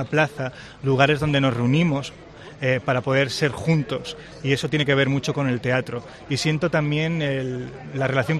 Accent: Vilches, Andalusia, Spain; yo soy vilcheño, soy de Jaén, porque siento que así le devuelvo algo a mi tierra

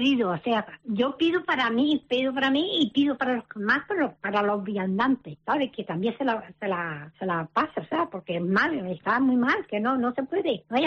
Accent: Carrizal, Canary Islands, Spain; also born or lived in Equatorial Guinea; Y soy del Carrizal de Ingenio. Uh-huh. Soy del Carrizal de Ingenio. Lo que pasa es que la vida que me casé, o sea, y estamos viviendo aquí hace muchos años.

